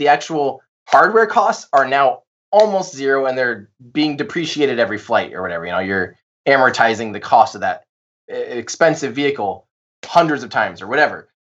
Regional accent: Iowa, United States; I'm from Iowa.

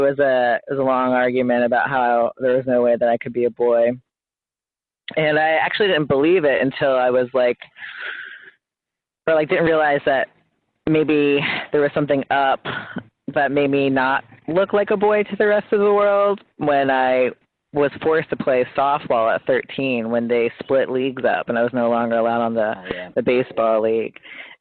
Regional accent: South Carolina, United States; But let's see, I was raised in South Carolina. I was raised in a really low income household.

